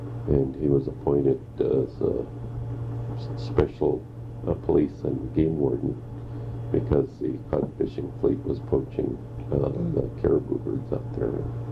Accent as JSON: {"language": "English", "town": "Kodiak", "region": "Alaska", "country": "United States", "tie": "born or raised there", "said": "Well, I grew up here in Kodiak and went to grade school here and high school."}